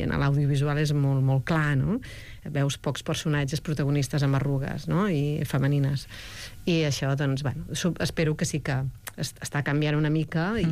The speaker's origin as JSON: {"language": "Catalan", "town": "Arenys", "region": "Catalonia", "country": "Spain", "tie": "born or raised there", "also_born_or_lived": "Arbúcies", "said": "he nascut a Arbúcies, jo sóc arbucienca, però m'he criat a Arenys, que estimo i adoro, i és com ser una mica dels dos llocs, però sóc arbucienca, sí."}